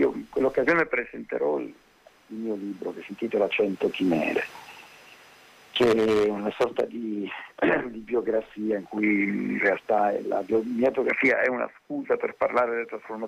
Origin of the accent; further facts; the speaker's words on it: Palermo, Sicily, Italy; io sono un siciliano di Palermo, ho iniziato lì a fare musica